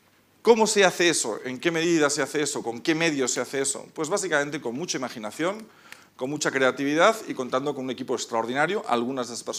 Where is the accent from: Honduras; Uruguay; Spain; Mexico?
Spain; Madrid, Community of Madrid; yo como español y como madrileño, nunca había conocido a un judío en esta ciudad.